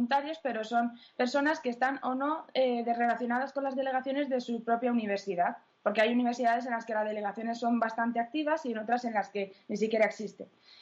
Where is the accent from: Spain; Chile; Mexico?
Spain; somos españolas, vamos a empezar por España.